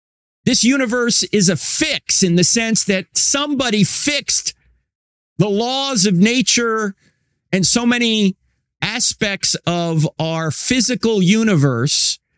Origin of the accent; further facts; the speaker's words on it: New Jersey, United States; I grew up going to Catholic church because I'm from New Jersey, and it's the law.